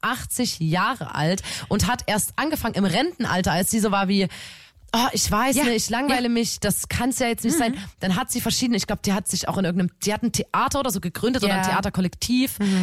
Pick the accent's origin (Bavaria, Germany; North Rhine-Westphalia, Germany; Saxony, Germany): Saxony, Germany; Chemnitz; wir kommen aus Chemnitz, wir können sowas